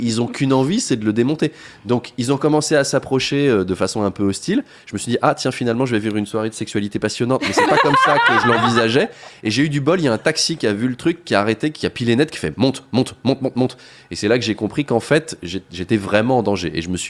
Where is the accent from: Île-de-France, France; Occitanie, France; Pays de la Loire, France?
Île-de-France, France; Versailles; Moi, je viens de Versailles, hein, j'ai été élevé dans une idée de.